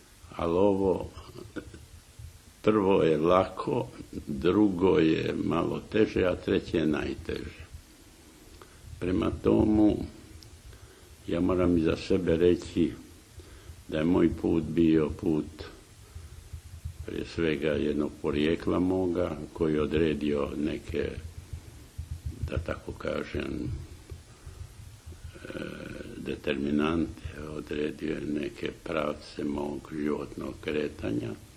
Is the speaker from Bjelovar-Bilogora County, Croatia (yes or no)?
no; Zadar County, Croatia; born there; ja sam rođen davno, pred 90 godina. Znate, i to na otoku Ugljanu, u malom mjestu, koje je stalno bilo okrenuto Zadru